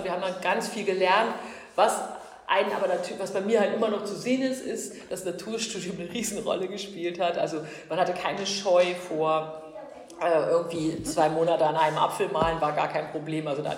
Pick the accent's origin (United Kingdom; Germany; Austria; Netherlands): Germany; East Germany; also ich bin ja in der DDR aufgewachsen